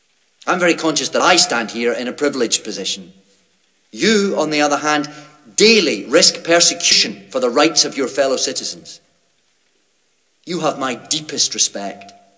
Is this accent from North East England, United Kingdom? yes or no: no; Scotland, United Kingdom; Ladies and gentlemen, I'm a Scot and proud of my race.